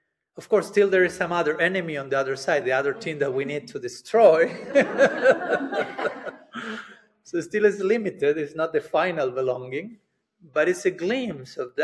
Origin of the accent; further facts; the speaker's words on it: Argentina; I'm from Argentina, so everyone is mad about soccer over there